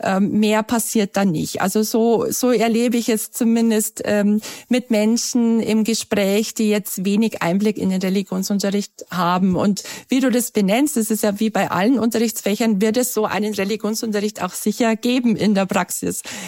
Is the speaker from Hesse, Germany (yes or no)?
no; Bavaria, Germany; man hört es ja wahrscheinlich auch an meinem Dialekt, ich komme aus Bayern